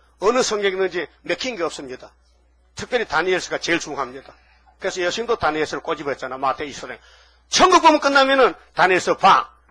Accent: Uiseong, North Gyeongsang, South Korea; 김한봉 목사는 우리 고향 사람이에요. 의성군 다 있는 사람인데, 내보다 5년 선배요, 초등학교.

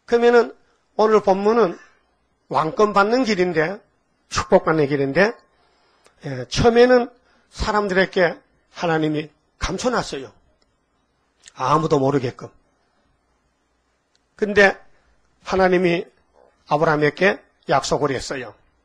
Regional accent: Yecheon, North Gyeongsang, South Korea; 저 우리 고향에 가면요. 예천군이라는 데 있어요.

